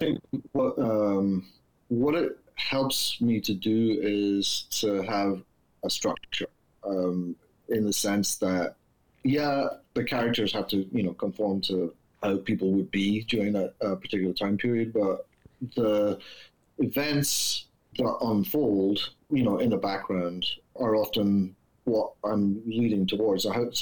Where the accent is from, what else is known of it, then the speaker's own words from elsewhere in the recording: Wick, Scotland, United Kingdom; At the same time, my hometown, Wick, which is in the very north of Scotland, it also decided by vote to prohibit the sale of alcohol.